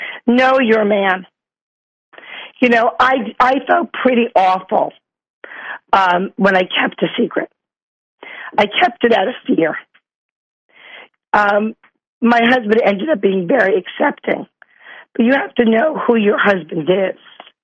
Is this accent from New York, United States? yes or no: yes; New York, United States; now in Bronx, United States; I'm from Long Island. I live right now in Riverdale in the Bronx in New York.